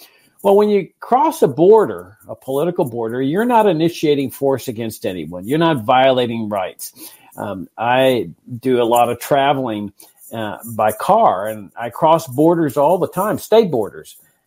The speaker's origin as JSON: {"language": "English", "town": "Laredo", "region": "Texas", "country": "United States", "tie": "born or raised there", "said": "Let's just take my hometown of Laredo, Texas, which is situated there on the border."}